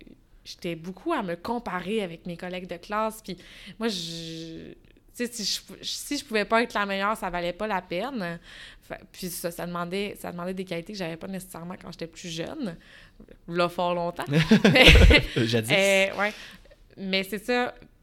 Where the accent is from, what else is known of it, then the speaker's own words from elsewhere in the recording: Trois-Rivières, Quebec, Canada; Moi, je viens de Trois-Rivières.